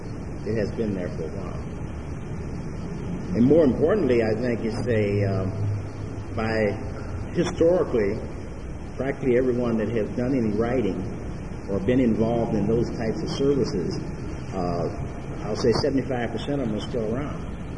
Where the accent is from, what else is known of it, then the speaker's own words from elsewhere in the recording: Los Angeles, California, United States; I'm from Los Angeles.